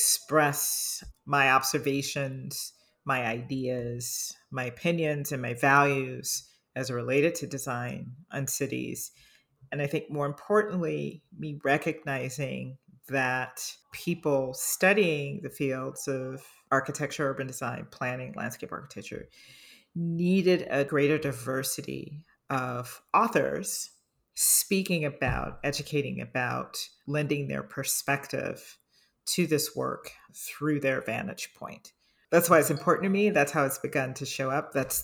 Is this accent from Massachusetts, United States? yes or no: no; Chicago, Illinois, United States; And Chicago happens to be my hometown.